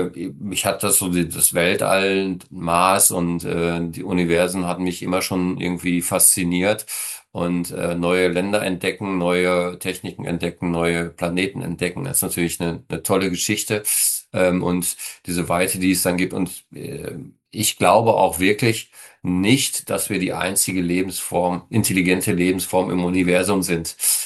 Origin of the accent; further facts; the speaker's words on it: Essen, North Rhine-Westphalia, Germany; ich bin ja groß geworden in Essen, also im Ruhrgebiet.